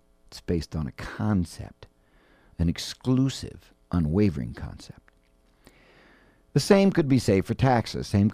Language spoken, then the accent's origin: English; California, United States; I grew up in Marin.